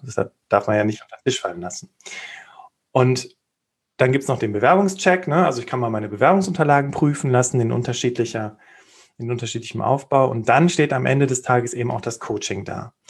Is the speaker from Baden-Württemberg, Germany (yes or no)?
no; North Rhine-Westphalia, Germany; ich komme aus der Nähe von Köln, also ich sitze jetzt, stehe tatsächlich gerade hier im Homeoffice an meinem Stehtisch und gucke raus ins Grüne, wohne also nicht direkt in Köln, sondern ein bisschen außerhalb.